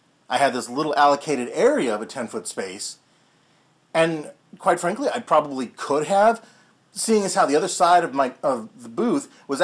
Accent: Kansas City, United States; This is one that's here in my hometown, Kansas City.

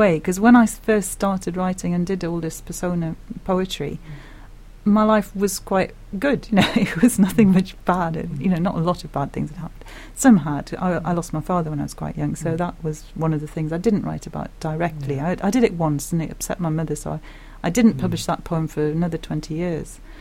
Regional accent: North East England, United Kingdom; I come from Northumberland

